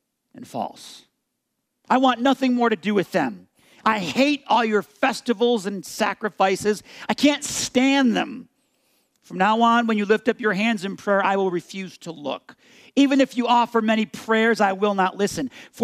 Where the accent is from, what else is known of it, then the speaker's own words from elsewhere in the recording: United States; Living here as an American has value to me, and I honor my country by taking off my hat.